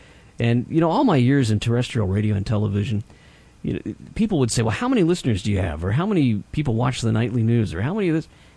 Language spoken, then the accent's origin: English; Texas, United States; now in Virginia, United States; I'm from Texas. I'm misplaced right now in Virginia